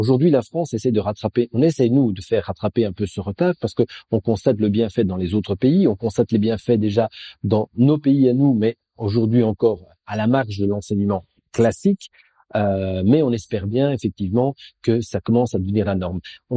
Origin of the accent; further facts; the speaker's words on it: Belgium; Je suis belge d'origine et je connais donc plutôt l'enseignement belge.